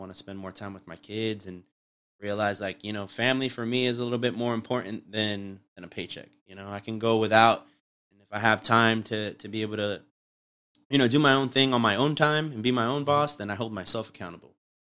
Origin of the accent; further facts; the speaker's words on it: Brooklyn, New York, United States; born there; Underhill's the street that I was born on in Brooklyn.